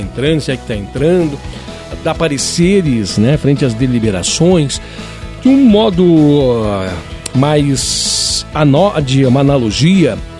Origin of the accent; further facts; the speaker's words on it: Caxias do Sul, Rio Grande do Sul, Brazil; gente, né? O pessoal está começando a conhecer a gente … Eu sou morador dessa cidade, sou natural de Caxias do Sul, né?